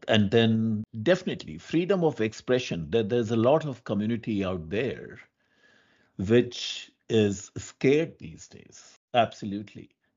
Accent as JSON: {"language": "English", "town": "Lucknow", "region": "Uttar Pradesh", "country": "India", "said": "I'm from Lucknow, and in one of my visits, I drove from Lucknow to Delhi on a freeway."}